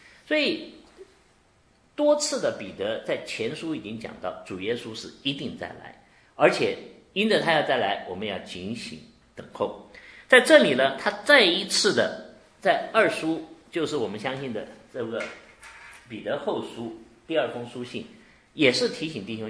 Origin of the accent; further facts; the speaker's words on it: China; 你看我们天天吃，我们中国人吃米吃饭，你会厌吗？